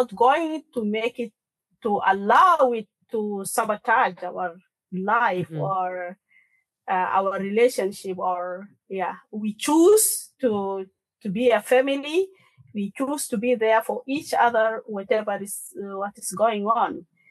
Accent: South Sudan; at the some point when I said I'm from South Sudan

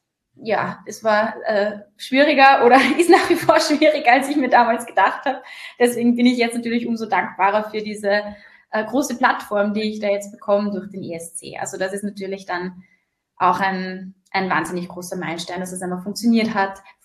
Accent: Upper Austria, Austria; ich bin aus Oberösterreich. Aus Oberösterreich und meine Oma, glaube ich, auch.

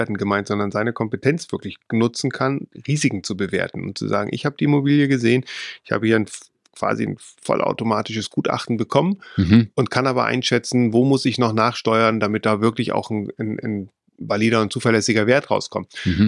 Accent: Leipzig, Saxony, Germany; Ich bin im Osten aufgewachsen, in Leipzig dann zu der Zeit zumindest, und bin zur Zeit der Wende 15, 16 gewesen.

